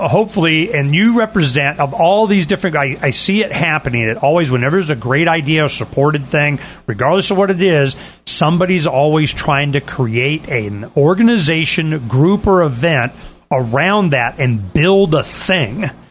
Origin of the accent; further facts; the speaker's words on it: Tucson, Arizona, United States; I'm from Tucson.